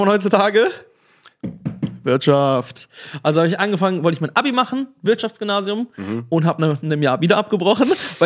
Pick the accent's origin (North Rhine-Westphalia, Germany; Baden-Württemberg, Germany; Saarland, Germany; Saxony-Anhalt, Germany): Baden-Württemberg, Germany; Karlsruhe; Und ich komme aus Karlsruhe ursprünglich.